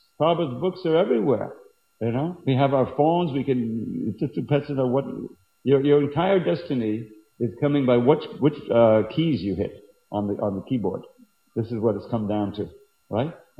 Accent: Long Island, New York, United States; when I grew up on Long Island, and it's not that far from the beach, anywhere you are on Long Island.

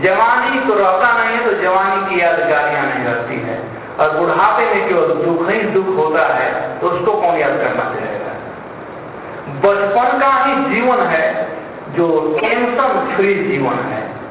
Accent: Bihar, India; हमारे यहाँ बिहार में कहते हैं 3 दिन का पहुना और 4th दिन के होना।

